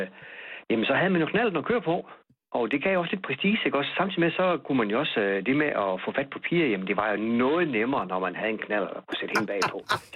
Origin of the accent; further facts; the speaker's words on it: West Jutland, Denmark; Jeg er født i 55, og jeg fik den faktisk allerede i 65. Og jeg kommer helt ud fra Vestjylland, et sted, hvor der var meget tyndt befolket, og stadig er det til en vis grad.